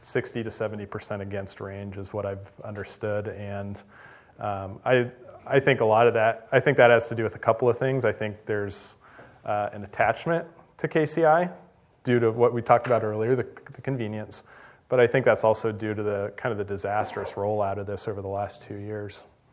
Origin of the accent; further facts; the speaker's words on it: Denver, Colorado, United States; I grew up in Denver, and so I saw all of that happen when they replaced Stapleton with Denver International Airport.